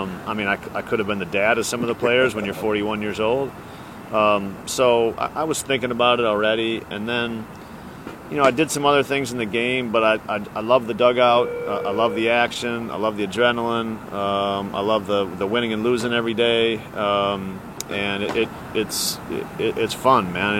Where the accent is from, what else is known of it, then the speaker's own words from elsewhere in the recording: Milwaukee, Wisconsin, United States; I actually wasn't there that much before I played, even though I grew up in Milwaukee close by.